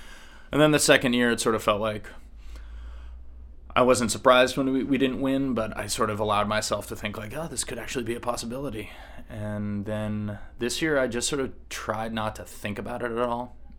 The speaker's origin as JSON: {"language": "English", "town": "Portland", "region": "Maine", "country": "United States", "tie": "born there", "said": "And I had lived in Portland in the past. I was born in Portland. I went to college in Maine."}